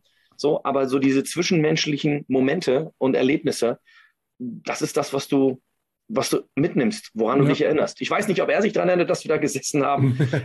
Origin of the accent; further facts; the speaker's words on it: Kiel, Schleswig-Holstein, Germany; ich komme ja aus Kiel.